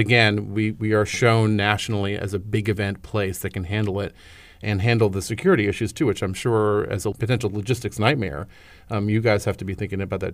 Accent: Boston, Massachusetts, United States; also born or lived in Miami; And I grew up in New England in Boston. I was a lifelong Boston Bruins fan

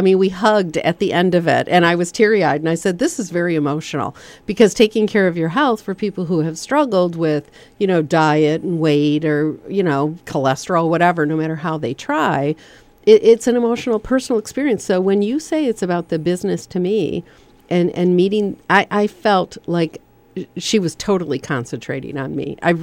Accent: Michigan, United States; which, you know, I'm from Michigan, and I said promenade, and we have to say promenade.

